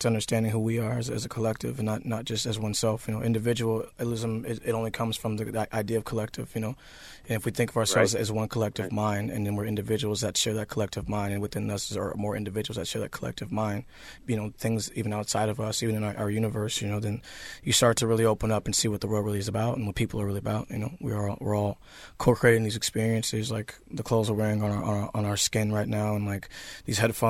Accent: Seattle, Washington, United States; I grew up in the Central District in Seattle, Washington, and in the early 90s and 80s, and that was a place where it was predominantly black or mixed community

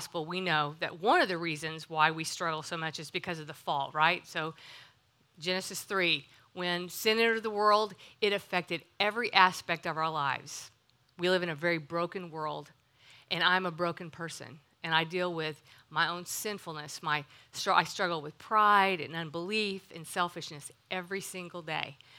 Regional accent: Austin, Texas, United States; I was raised in Austin and didn't really know anything about God, the Word, the church.

